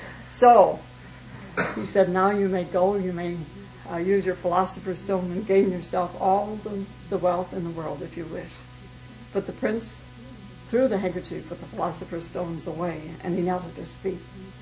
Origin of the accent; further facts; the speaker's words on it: Duluth, Minnesota, United States; born there; When I first came here from the Middle West, I was born in Duluth, Minnesota, right at the head of Lake Superior